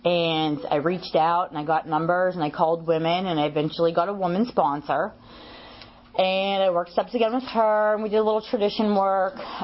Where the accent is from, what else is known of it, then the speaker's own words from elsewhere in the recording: Pittsburgh, Pennsylvania, United States; And, like, I'm from Pittsburgh, and the area is freaking huge.